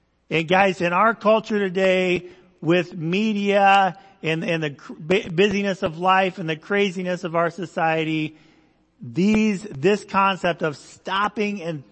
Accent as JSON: {"language": "English", "country": "Indonesia", "tie": "born or raised there", "said": "So I grew up in Indonesia. I think you guys know that. And we lived next to a very large river."}